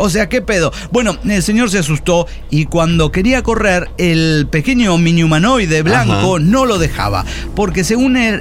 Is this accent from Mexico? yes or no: yes; Mexico; hay una historia de unos borrachitos de mi pueblo donde cuentan que uno de ellos... Estamos en México, ¿no?